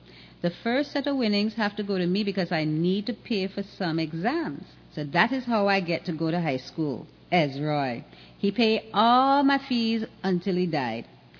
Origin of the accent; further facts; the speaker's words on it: Jamaica; born there; I was born in Jamaica in 1938, and although you mightn't believe, when I was coming up, I was very poor.